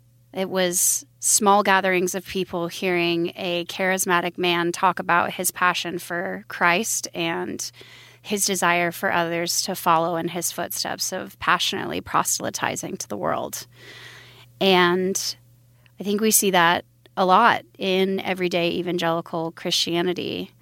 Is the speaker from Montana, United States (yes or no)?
yes; Billings, Montana, United States; born there; I was born in Billings, Montana, in a religious cult that is federally recognized called Curly Thornton Ministries.